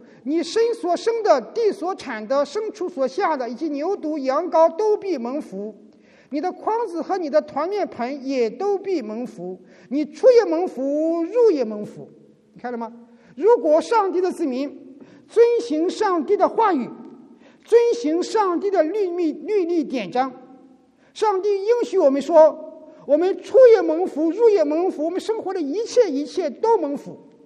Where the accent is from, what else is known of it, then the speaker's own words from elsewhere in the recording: China; 我们来自于中国大陆的，你读的从小你读的历史，无论是抗战史还是抗美援朝史